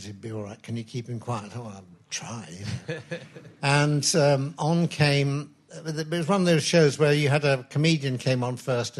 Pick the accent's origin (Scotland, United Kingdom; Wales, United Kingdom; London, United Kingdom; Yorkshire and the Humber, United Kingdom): Yorkshire and the Humber, United Kingdom; Sheffield; I grew up in Sheffield